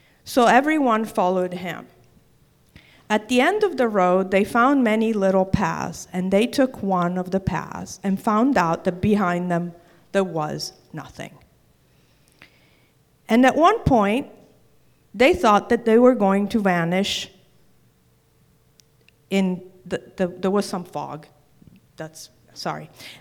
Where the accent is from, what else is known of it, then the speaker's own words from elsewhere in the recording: Palermo, Sicily, Italy; a book of stories that little kids wrote up of my hometown of Palermo.